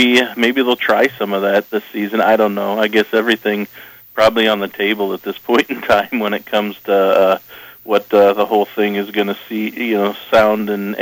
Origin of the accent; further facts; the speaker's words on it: Hampton, United States; just having a local boy, Josh Kniffel there from Hampton, my hometown